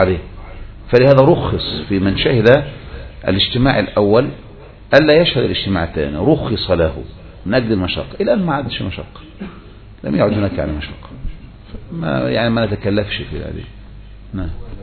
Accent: Egypt; الحال الموجود عندنا في مصر الآن

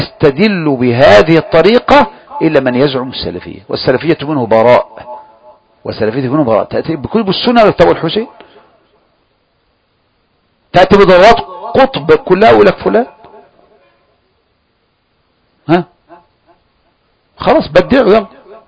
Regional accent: Egypt; احنا مصريين زي بعض

